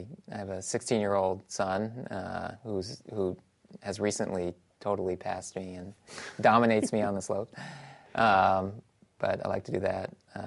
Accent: New Jersey, United States; now in Seattle, United States; Not my home in Seattle, but my home in New Jersey, where I grew up in New Jersey.

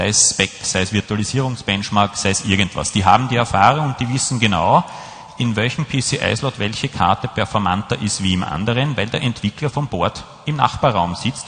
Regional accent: Austria; dann schaffen wir es als Österreicher mit langjähriger Firmenzugehörigkeit schon, dass uns die Deutschen auch ein bisschen zuhören.

